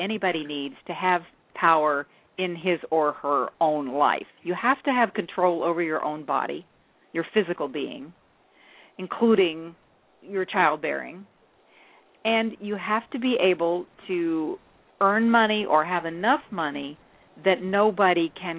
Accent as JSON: {"language": "English", "region": "the South", "country": "United States", "tie": "born or raised there", "said": "Well, yes, and I was just smiling because I grew up in the South also"}